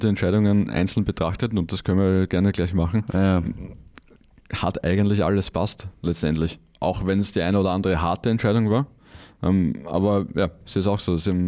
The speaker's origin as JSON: {"language": "German", "region": "Vienna", "country": "Austria", "said": "Bei uns in Wien sagt man Eisenbahner dazu, oder?"}